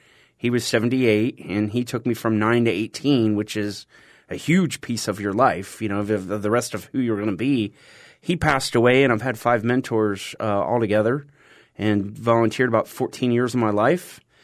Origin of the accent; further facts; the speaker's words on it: Naples, Florida, United States; Well, I was born here in Naples. I'm a native Neapolitan.